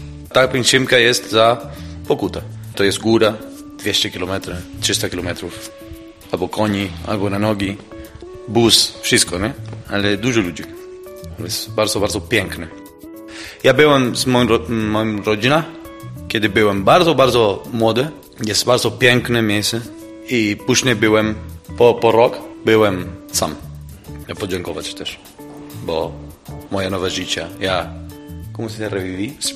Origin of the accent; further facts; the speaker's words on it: Uruguay; Polish is a second language; moved away as an adult; now in Poland; Jestem z Urugwaju. Jestem tutaj w Polsce za półtora roku.